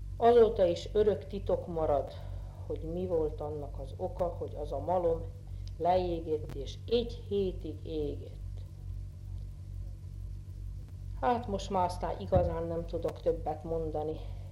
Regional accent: Šamorín, Trnava Region, Slovakia; pedig somorjai vagyok már 10 éves korom óta

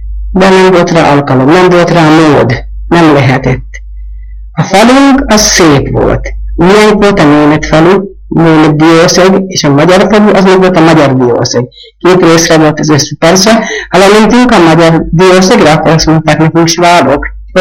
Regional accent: Nyíregyháza, Szabolcs-Szatmár-Bereg, Hungary; born there; Nyíregyházán születtem 1916. december 16

